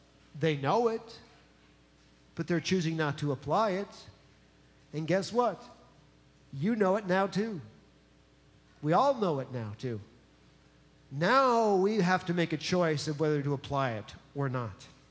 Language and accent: English; New Jersey, United States; Some of you know that I grew up outside of New York City, in New Jersey. I'm a Jersey boy, okay? I'm from the city.